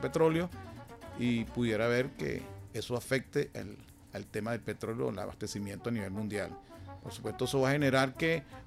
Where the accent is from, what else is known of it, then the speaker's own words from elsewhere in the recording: Venezuela; queremos que nos respeten a nosotros como venezolanos.